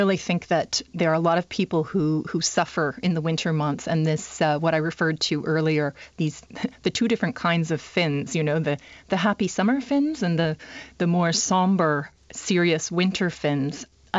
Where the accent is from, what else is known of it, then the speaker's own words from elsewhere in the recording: Canada; I grew up largely in Canada